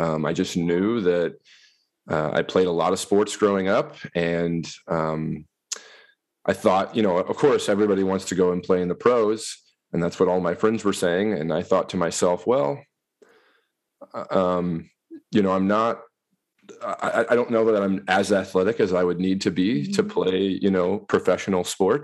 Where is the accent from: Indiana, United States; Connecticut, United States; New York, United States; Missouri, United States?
Missouri, United States; moved away as an adult; now in Wisconsin, United States; I grew up in Missouri, in the northeast corner, in a rural area